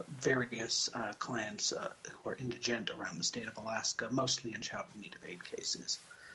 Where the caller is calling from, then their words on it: Nairobi, Kenya; I live in Anchorage. I am calling in from Nairobi, Kenya.